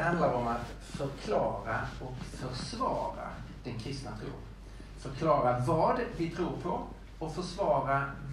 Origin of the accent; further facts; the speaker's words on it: Lund, Skåne, Sweden; now in Stockholm, Sweden; jag är skåning, född och uppvuxen i Lund, men lever i Stockholm sedan början på 90-talet.